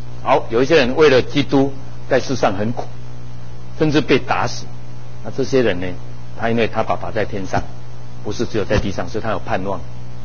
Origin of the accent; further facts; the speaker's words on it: Changhua County, Taiwan; 在台北哦，我是彰化人